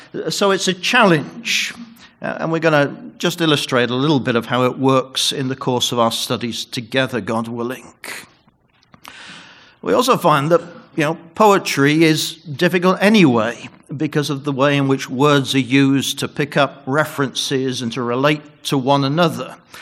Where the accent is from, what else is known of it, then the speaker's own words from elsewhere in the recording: England, United Kingdom; born there; I do have a Welsh heritage. As Brother Jeff has told you, I was born in England to an English mother, but my father was Welsh, and hence my funny name.